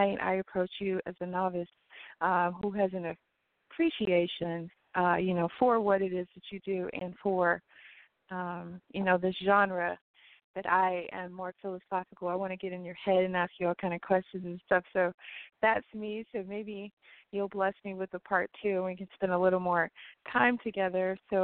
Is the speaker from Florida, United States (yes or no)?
yes; Miami, Florida, United States; And I'm from Miami, and that's probably one of the main reasons, because everybody kind of hung out together